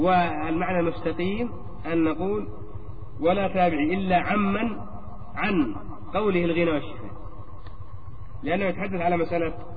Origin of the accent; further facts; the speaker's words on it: Yemen; وعندنا في اليمن